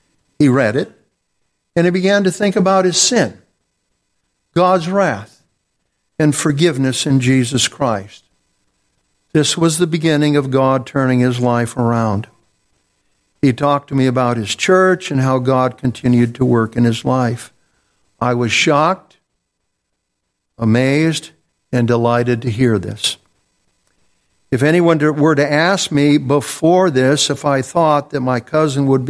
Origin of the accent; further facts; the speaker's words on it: Phoenix, Arizona, United States; We grew up together in Phoenix, Arizona, and we often did many things together.